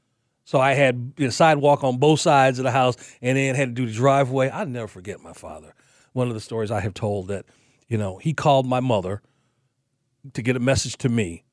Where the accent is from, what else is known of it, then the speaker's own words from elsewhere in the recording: Chicago, Illinois, United States; the kids as since we've been together is regularly go up to Chicago, right? And I show them around my hometown.